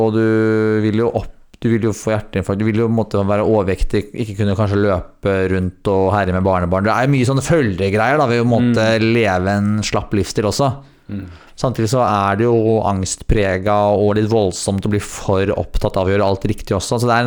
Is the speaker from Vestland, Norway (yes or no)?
no; Løten, Innlandet, Norway; Jeg kan ikke uttale meg om ulv, for jeg er fra Løten.